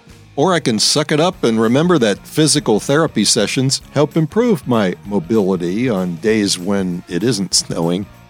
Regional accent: Deep South, United States; moved away as an adult; also born or lived in Wisconsin / Illinois; now in Maryland, United States; I grew up in the Deep South and only saw snow twice in my first 20-plus years. But since then, I've lived in Wisconsin and Illinois for a few years, and in the Washington-Baltimore area of Maryland for almost 40 years.

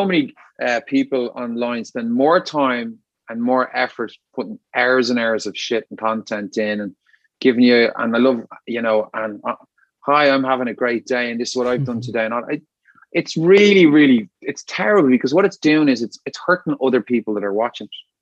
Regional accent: Ireland; I'm very Irish, you know, that kind of way. I can't take a compliment and all that sort of stuff.

